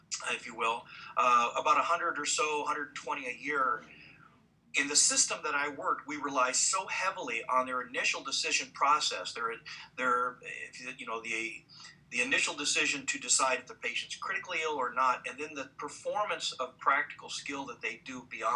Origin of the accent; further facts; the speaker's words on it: Seattle, Washington, United States; I'm a true Seattleite, born and raised over here.